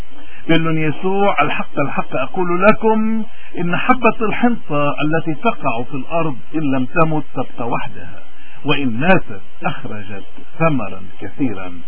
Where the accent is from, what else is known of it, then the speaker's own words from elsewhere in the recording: Lebanon; هل نحن كلبنانيين عم نحترمه؟